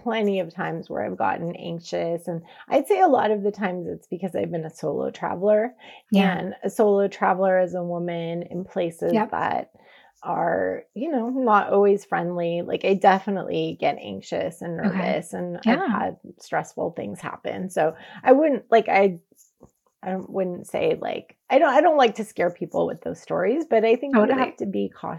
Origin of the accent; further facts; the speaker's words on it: California, United States; I grew up in California. I can understand Spanish on the radio.